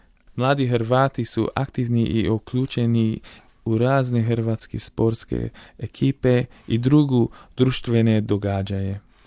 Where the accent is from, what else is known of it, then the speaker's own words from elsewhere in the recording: Melbourne, Victoria, Australia; Rođen sam u Australiju, u Melbourneu, a moji su roditelji rođeni u Hrvatskoj.